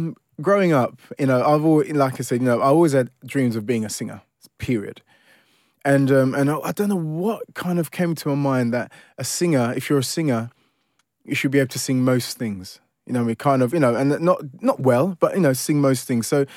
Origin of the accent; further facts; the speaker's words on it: London, United Kingdom; especially growing up in East London and having these aspirations of being a singer